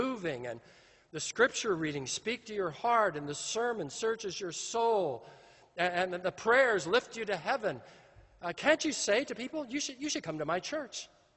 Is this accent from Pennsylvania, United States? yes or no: no; California, United States; Now, I'm from California.